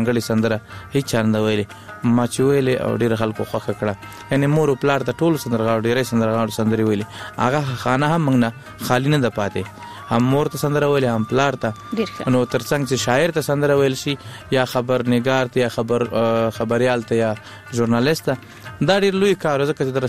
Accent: Laghman, Afghanistan; also born or lived in Kunduz; زمنګ اصلا د لغمان ولایت یو بیا تلی کندوز ته د ناقلونو په دوره کې

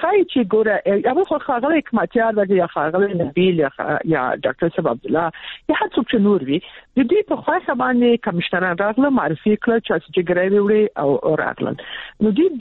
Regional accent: Kabul, Afghanistan

